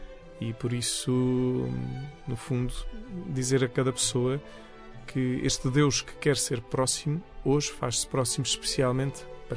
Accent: Portimão, Faro, Portugal; Eu sou de Portimão e claro, estava a trabalhar em Lisboa. A minha base era em Lisboa

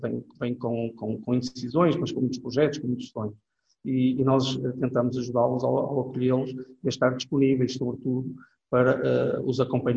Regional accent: Portugal; Como bons portugueses, obviamente acolhemos bem

